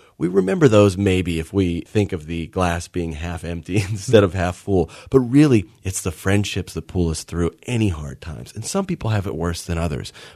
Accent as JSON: {"language": "English", "town": "New Kensington", "region": "Pennsylvania", "country": "United States", "tie": "born or raised there", "lives_now": "Los Angeles, United States", "said": "It's set at a Catholic school in Western PA, all around my hometown of New Kensington and Arnold and Tarentum and Natrona Heights. Since I live in Los Angeles, I miss that location."}